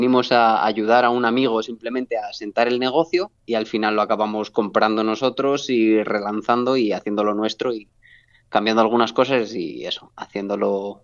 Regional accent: León, Castile and León, Spain; also born or lived in Asturias; now in Hawaii, United States; Pues soy de mitad de Asturias, mitad de León. Mi madre es de Asturias. Uh-huh. Y yo nací en León y me crié, bueno, los primeros años un poco a camino de las dos tierras, y después sí ya crecí más en León

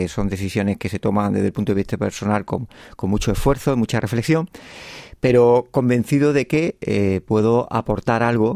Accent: Andalusia, Spain; como andaluz o como español de periferia.

